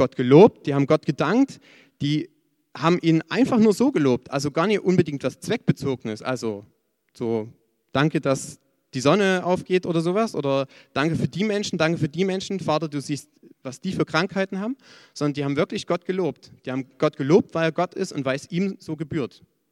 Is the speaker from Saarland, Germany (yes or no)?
no; Schwarzenberg, Saxony, Germany; also ich bin eigentlich aus dem Erzgebirge, also richtig tief Erzgebirge, aus Schwarzenberg.